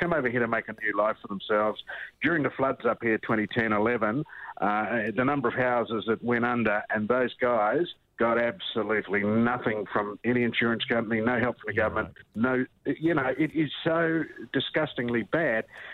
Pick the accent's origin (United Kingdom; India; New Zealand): New Zealand; Oh, you fellas, you want to take the Jorge out of the Kiwis, eh?